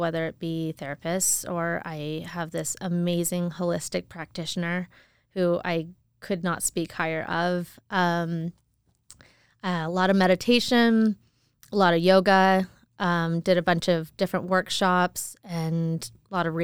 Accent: Boise, Idaho, United States; moved away; I didn't have the best experience growing up in Boise.

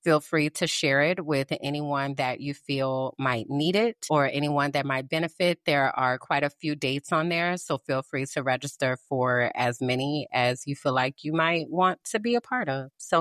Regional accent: New Orleans, Louisiana, United States; Now I got to show your ass I'm from New Orleans

